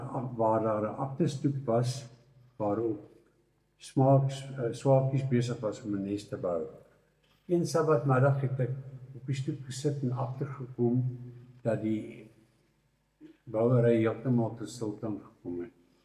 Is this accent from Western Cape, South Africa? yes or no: no; Tzaneen, Limpopo, South Africa; ek is van Tzaneen in Limpopo.